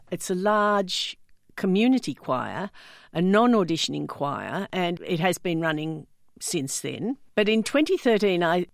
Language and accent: English; Sydney, New South Wales, Australia; now in Western Australia, Australia; You know, I came here from Sydney. I was born and raised and trained in Sydney. And I took one look at Western Australia and thought, this is home.